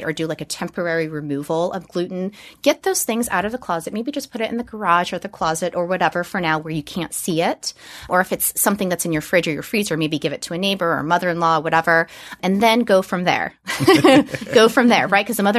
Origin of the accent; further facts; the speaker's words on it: Hawaii, United States; And I'm also from Hawaii, and there's like we used to eat a lot of soy sauce